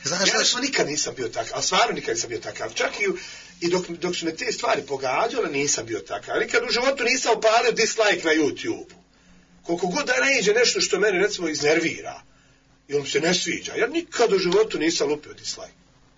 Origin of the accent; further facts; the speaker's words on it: Bosnia & Herzegovina; Posebno je izražena kod nas, u Bosni, kad kažem kod nas, u Bosni i na Balkanu.